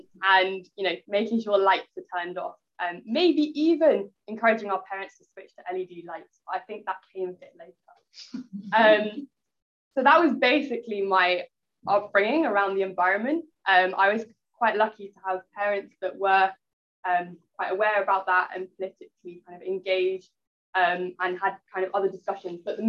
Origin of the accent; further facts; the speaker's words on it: London, United Kingdom; I grew up in London, but I'm now studying geography at Lancaster University.